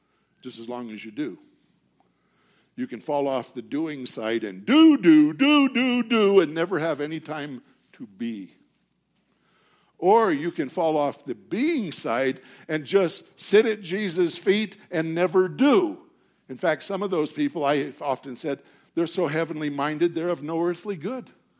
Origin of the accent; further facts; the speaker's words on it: Filer, Idaho, United States; I was raised in First Baptist Church, Filer, Idaho, just outside of Twin Falls, Idaho.